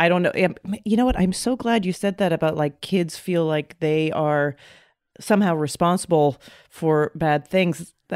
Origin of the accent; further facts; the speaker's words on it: Canada; moved away; I grew up in Canada.